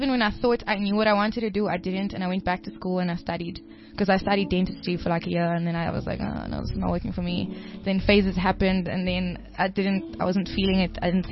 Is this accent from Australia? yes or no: no; Cape Town, Western Cape, South Africa; now in Johannesburg, South Africa; I'm from Cape Town.